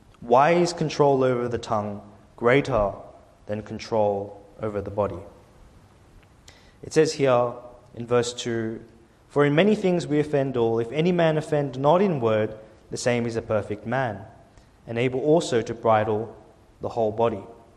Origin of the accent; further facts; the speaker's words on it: Australia; we would be familiar growing up in Australia of how wildly crazy a bushfire can be